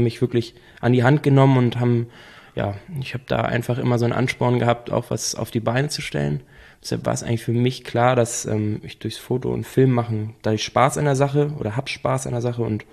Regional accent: Schönwalde am Bungsberg, Schleswig-Holstein, Germany; also born or lived in Lübeck; Zuerst habe ich hier fünf Jahre in Lübeck gelebt und okay, bin dann nach Schönwalde am Bungsberg raus.

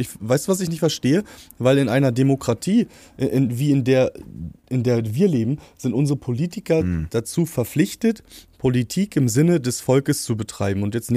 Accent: East Germany, Germany; born there; wir sind ja beide in der Ex-DDR geboren, ich habe sogar noch eine ostdeutsche Geburtsurkunde

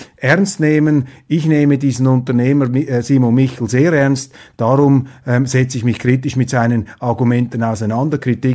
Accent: Switzerland; Und als Schweizer müssen wir sehr wachsam bleiben, wenn wir diese EU-Kommission anschauen

